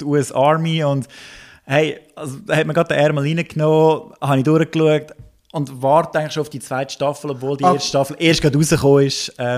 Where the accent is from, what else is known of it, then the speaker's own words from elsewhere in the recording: Schwyz, Switzerland; now in Lucerne, Switzerland; Ja, Zentralschweiz ist meine Heimat. Gell? Ich bin da aufgewachsen, ich bin aus dem Kanton Schweiz ursprünglich. Habe jetzt viele, viele Jahre oder lebe ich schon im Kanton Luzern.